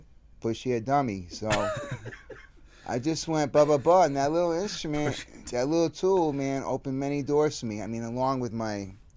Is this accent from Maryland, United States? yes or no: no; New York City, New York, United States; Well, I grew up in Manhattan, but I grew up on 9th Street and Fifth Avenue at a pivotal time in my life at the old Fifth Avenue Hotel.